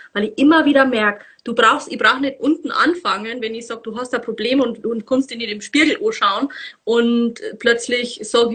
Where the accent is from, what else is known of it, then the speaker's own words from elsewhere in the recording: Munich, Bavaria, Germany; ich komme aus München.